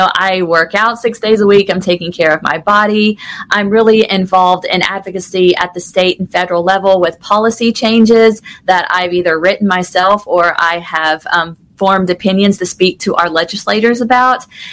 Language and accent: English; Nashville, Tennessee, United States; Yeah, so I am from the Nashville area, grew up here, was raised by my dad.